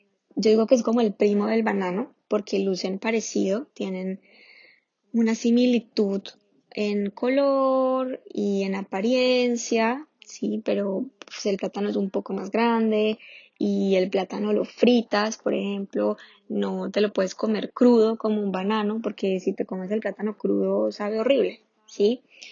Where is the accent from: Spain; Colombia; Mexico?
Colombia; Como colombiana tengo que hablar del plátano, que es el alimento por excelencia de Colombia.